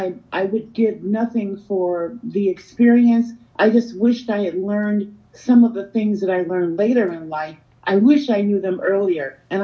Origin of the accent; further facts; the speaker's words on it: Tennessee, United States; born there; Well, I was born in Tennessee.